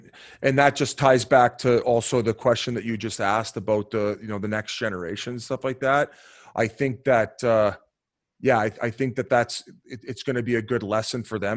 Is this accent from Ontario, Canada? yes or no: yes; Welland, Ontario, Canada; Yeah, I'm from Welland, Ontario.